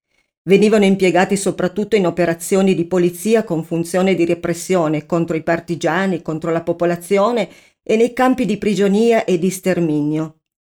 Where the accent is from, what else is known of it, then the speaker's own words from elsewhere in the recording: Cumiana, Piedmont, Italy; «Cumiana, un paesino in provincia di Torino, in Piemonte». Mi piace sempre specificare il nome del mio paese